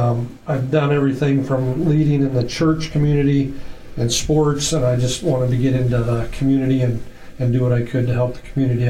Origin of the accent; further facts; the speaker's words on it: Boone, United States; I was born and raised in Boone, lived here all my life, other than 1 year stint when I got transferred due to work.